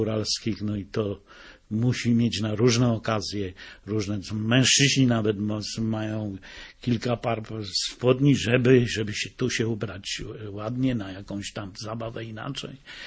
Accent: Lesser Poland, Poland; jestem góralem babiogórskim, czyli to są w zasadzie gniazdo górali babiogórskich tam, bo to najstarsza wieś na Babiogórszczyźnie, Siedzina z 1563

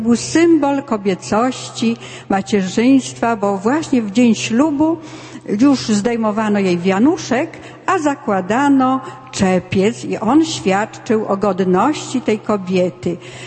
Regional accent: Warmian-Masurian Voivodeship, Poland; No my przyjechaliśmy z Warmii, Warmia i Mazury, tam gdzie są jeziora, lasy

